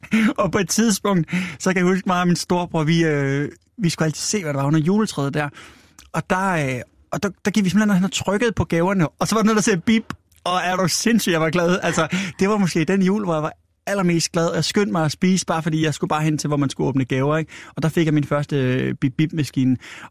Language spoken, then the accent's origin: Danish; Svendborg, Region of Southern Denmark, Denmark; Jeg er fra Svendborg